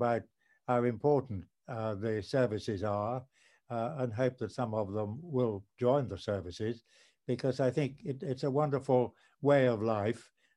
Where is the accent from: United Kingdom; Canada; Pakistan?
Pakistan; Rawalpindi, Punjab; born there; As you said, I was born in Rawalpindi. It's now Pakistan, it was India then.